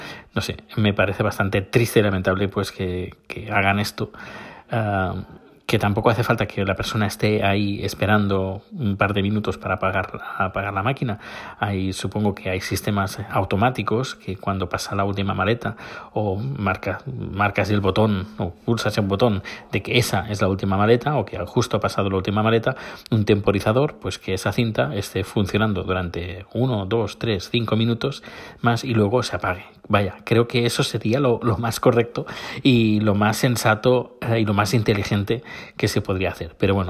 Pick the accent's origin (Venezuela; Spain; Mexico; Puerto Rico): Spain; Terrassa, Catalonia; Y al final lo que vamos a hacer va a ser en Terrassa. En Terrassa, mi ciudad natal.